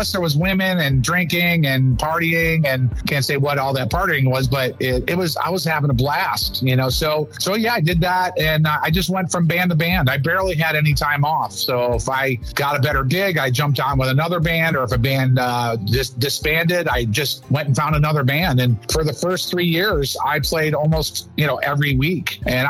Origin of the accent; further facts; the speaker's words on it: Buffalo, New York, United States; moved away as an adult; now in Fort Myers, United States; And then I moved to from Buffalo. That's where I'm from. I moved from Buffalo to Fort Myers the day after I graduated high school to help my parents open a business.